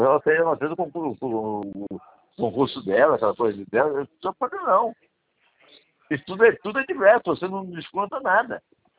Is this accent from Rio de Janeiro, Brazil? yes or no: yes; Maricá, Rio de Janeiro, Brazil; also born or lived in Espírito Santo / Bahia / Brasília; Eu sou de Maricá, então eu fiquei muito tempo no Espírito Santo, Bahia, eu trabalhei muito tempo também em Brasília. Então, depois eu vim trabalhar no Rio, voltei pro Rio, depois eu me aposentei e vim para Maricá de novo.